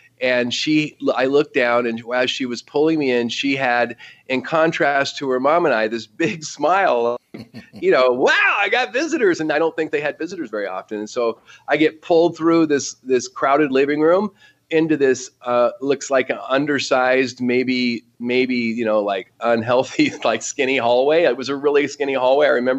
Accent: Oregon, United States; because I grew up in Oregon as a laborer, working in the woods, working in the lumber mills.

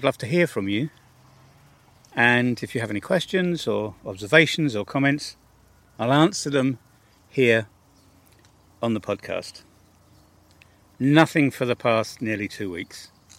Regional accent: United Kingdom; Being British with the love of grass, we'll have it nice and short.

